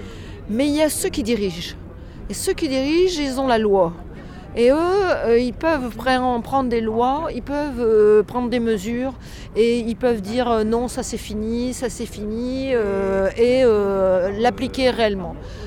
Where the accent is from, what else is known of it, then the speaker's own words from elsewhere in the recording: Béthune, Hauts-de-France, France; Alors moi je ne suis pas d'Arras, je suis de Béthune.